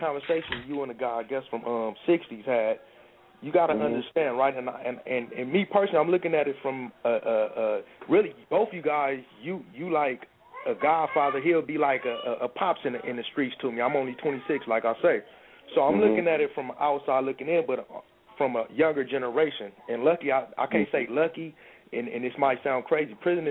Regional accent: Los Angeles, California, United States; I'm a young, you know, Crip member out of South Central L.A., off the east side.

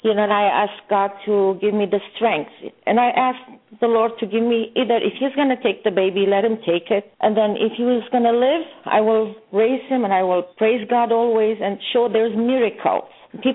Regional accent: California, United States; also born or lived in Baghdad; I come from an Armenian descent. I was born in Baghdad, but grew up here in California all my life.

